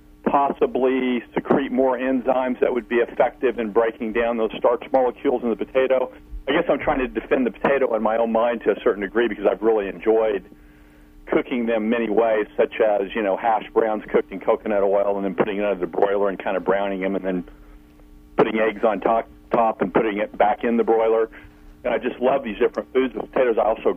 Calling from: Missouri, United States; Missouri.

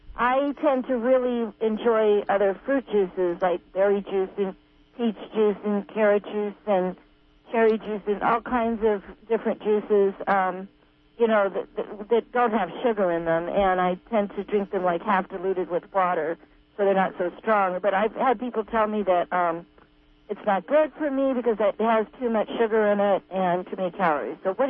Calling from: Phillipsville, California, United States; I'm calling from Phillipsville

